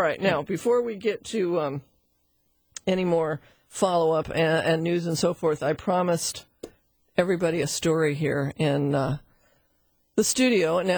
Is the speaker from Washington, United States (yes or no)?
yes; Seattle, Washington, United States; a very young kid growing up in Seattle with my younger brother, Tom, and my mom and dad.